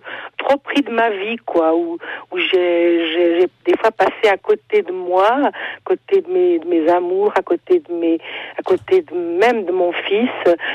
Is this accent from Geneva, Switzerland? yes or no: no; La Roche, Fribourg, Switzerland; Puis c'est affreux parce que Bulle, c'est à côté de chez moi. Je suis originaire de La Roche.